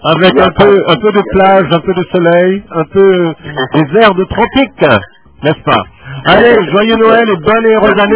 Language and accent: French; Mauritius; en tant que Mauricien, je suis très fier de vous promouvoir